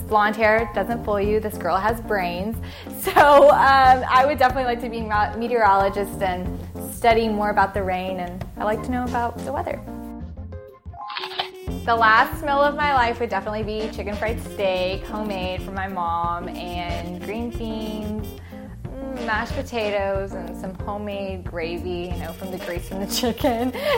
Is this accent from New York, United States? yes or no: no; Texas, United States; I am 20 years old, and I am from Bambalek, Texas.